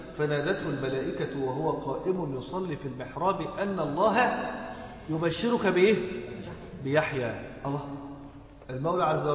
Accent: Mansoura, Dakahlia, Egypt; احنا عندنا في المنصورة

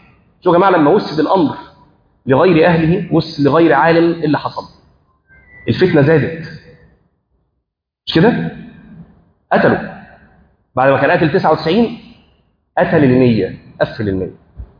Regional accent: Egypt; عارفين في بعض عندنا في مصر حتى بعض الاماكن ياخدوا الناس سفاري

